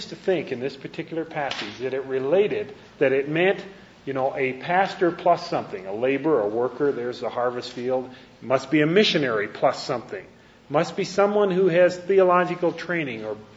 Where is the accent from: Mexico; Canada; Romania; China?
Canada; moved away as an adult; now in United States; I'm a Canadian, and we moved down to the States in 1966 for a year of training, and I guess we're slow learners because we've never gone back to Canada.